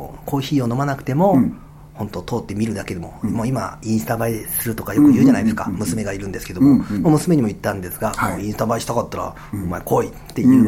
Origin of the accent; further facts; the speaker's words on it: Amakusa, Kumamoto, Japan; now in Fukuoka, Japan; 私は天草出身で、小さい頃からバスしかない島で育ち、乗り物が大好きで、今福岡で就職して出てきて